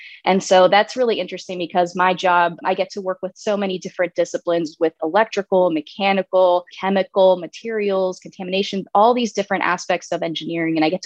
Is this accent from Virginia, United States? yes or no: no; Orlando, Florida, United States; I grew up in Orlando. That was another area where I grew up most of my life because my father was stationed in Orlando towards the end of his career.